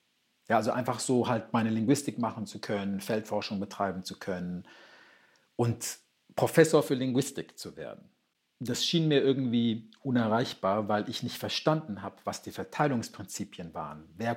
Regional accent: Ghana; afrikanischen Sprachen, die ich in meiner Kindheit in Ghana mitbekommen hatte. Und auch selbst, ich spreche auch 1,5 ghanaische Sprachen.

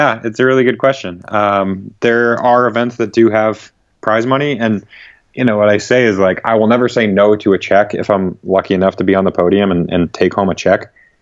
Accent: New England, United States; Because I'm from New England, where maple syrup is native here in the United States

